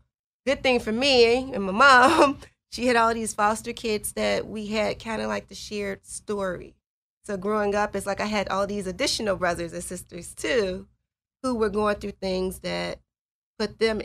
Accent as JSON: {"language": "English", "town": "Chicago", "region": "Illinois", "country": "United States", "tie": "born or raised there", "said": "I know growing up in Chicago, I didn't even learn how to swim until I got to boot camp."}